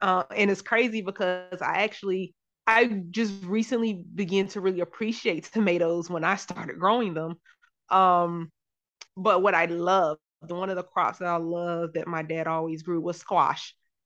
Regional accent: Charlotte, North Carolina, United States; so I'm from Charlotte, North Carolina. I'm back there. I moved and came back.

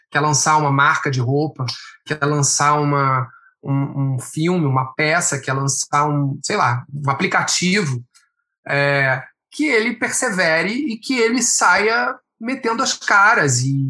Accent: Rio de Janeiro, Brazil; venho da Vila da Penha, não tinha ninguém nesse meio como referência na minha família.

